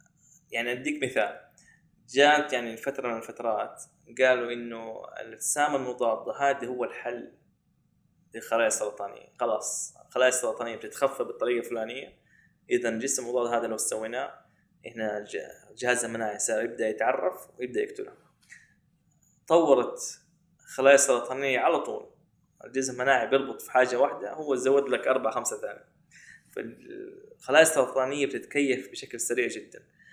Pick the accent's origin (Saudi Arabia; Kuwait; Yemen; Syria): Saudi Arabia; بس أنا مؤمن جدا إنه يعني لازم كسعوديين قادرين